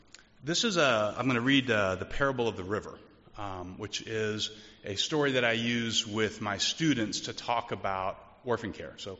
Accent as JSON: {"language": "English", "country": "United States", "said": "I'm an American. I got things to do."}